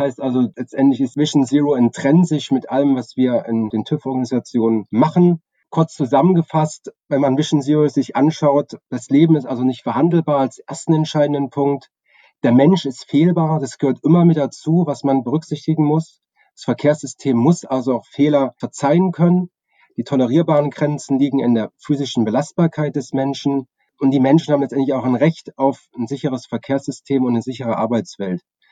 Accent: Chemnitz, Saxony, Germany; born there; Ich bin 1982 in Chemnitz geboren

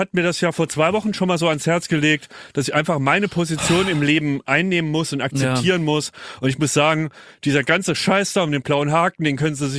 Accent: Kirberg, Hesse, Germany; Ich habe euch ja voller Stolz erzählt, dass ich unter Persönlichkeiten in meinem Wikipedia-Eintrag gelistet werde, bei meinem Heimatdorf Kirberg.

